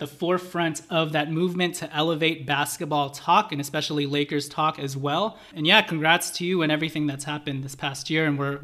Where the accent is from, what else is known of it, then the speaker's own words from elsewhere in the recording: Philippines; because I'm Filipino.